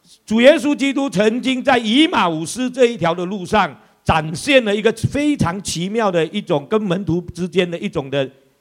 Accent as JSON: {"language": "Cantonese", "region": "Fujian", "country": "China", "second_language": "Cantonese", "said": "我系福建人嚟嘅，所以我讲普通话冇咁标准，对唔住。"}